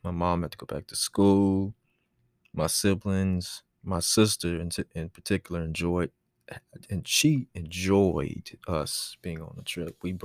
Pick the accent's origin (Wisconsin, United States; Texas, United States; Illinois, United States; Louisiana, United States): Texas, United States; If you've seen me and my family as visitors, because we're from Texas.